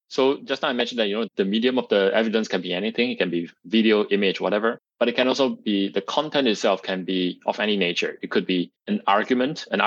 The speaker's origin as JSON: {"language": "English", "country": "Singapore", "tie": "born there", "also_born_or_lived": "Delft, Netherlands / Utrecht, Netherlands / Amsterdam, Netherlands", "moved": "as an adult", "said": "I'm Singaporean. I was born in Singapore, but I actually lived in the Netherlands for 11 years. I went there to study, lived in Delft, lived in Utrecht and Amsterdam."}